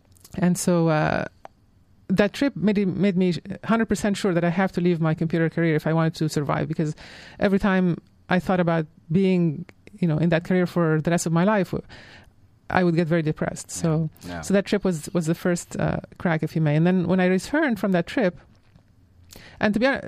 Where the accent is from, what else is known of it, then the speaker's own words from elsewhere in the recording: Egypt; growing up in Egypt in an upper middle class community